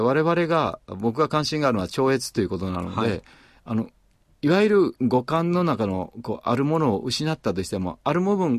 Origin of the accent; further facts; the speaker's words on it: Tokushima, Japan; まず小さいとこから徳島育ちでね、